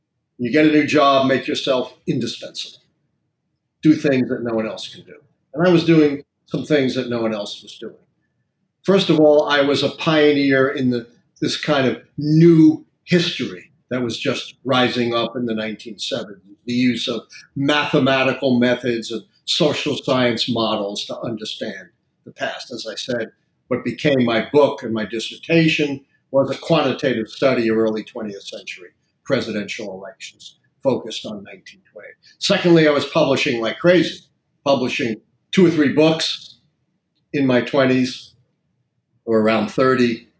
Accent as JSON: {"language": "English", "town": "Brooklyn", "region": "New York", "country": "United States", "tie": "born or raised there", "said": "I grew up in a liberal household in Brooklyn, New York."}